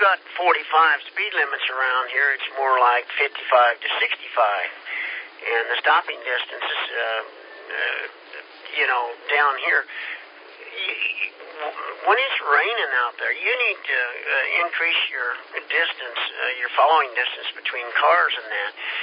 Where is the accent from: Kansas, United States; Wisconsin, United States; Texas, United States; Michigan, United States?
Kansas, United States; And I hope it stays that way because we're from Kansas, and I always wanted to live out in the country a little bit.